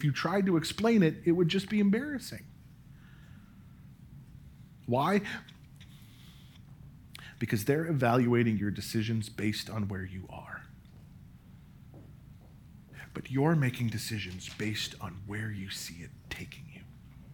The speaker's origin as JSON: {"language": "English", "town": "Denver", "region": "Colorado", "country": "United States", "tie": "born or raised there", "said": "I grew up in Denver."}